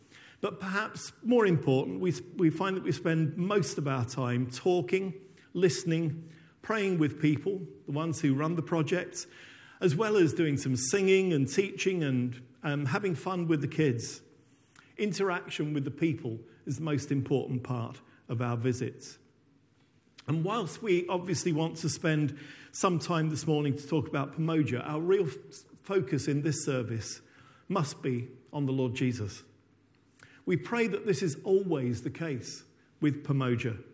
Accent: East of England, United Kingdom; now in Kenya; I was born and brought up in East Anglia, so I don't do hot and sticky very well.

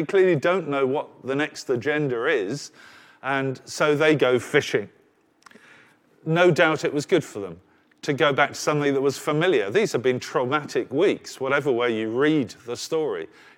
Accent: Southend, East of England, United Kingdom; I was brought up by the sea. Well, I was brought up in Southend, which is on an estuary, maybe not quite the sea

